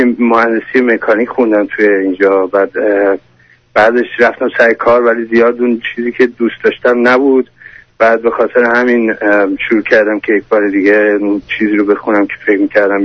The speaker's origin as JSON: {"language": "Persian", "country": "Germany", "tie": "born or raised there", "said": "من تو آلمان بزرگ شدم آقای دکتر. من اینجا مدرسه رفتم تقریبا 16 سالگی اینجا هستم."}